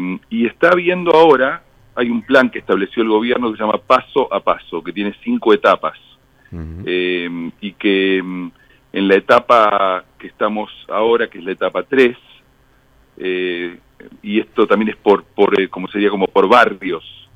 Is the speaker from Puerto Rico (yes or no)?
no; Argentina; now in Chile; acá a los argentinos nos llaman trasandinos, como en Argentina llamamos a los chilenos trasandinos